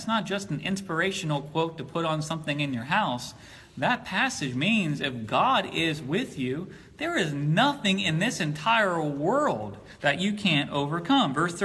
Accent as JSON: {"language": "English", "town": "Gloucester", "region": "Virginia", "country": "United States", "tie": "born or raised there", "said": "when I grew up in Gloucester, Virginia, if I wanted Chick-fil-A, we had to go to the mall in Newport News."}